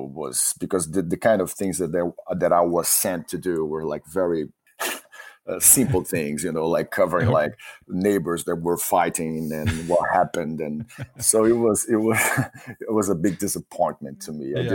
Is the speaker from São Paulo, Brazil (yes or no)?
no; Salvador, Bahia, Brazil; now in abroad; Every time I go to Brazil and to my hometown, Salvador, we play and we record things.